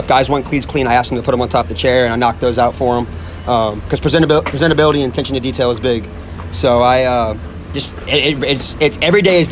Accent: New Orleans, Louisiana, United States; I'm from New Orleans, so not too far away.

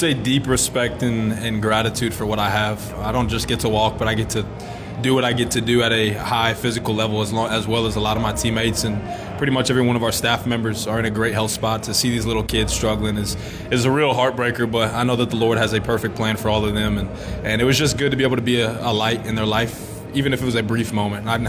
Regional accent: Ashburn, Virginia, United States; also born or lived in Leesburg; Yeah, I grew up in Northern Virginia, born in Leesburg, Virginia. Grew up in Ashburn, Virginia. Lived there for 18 years.

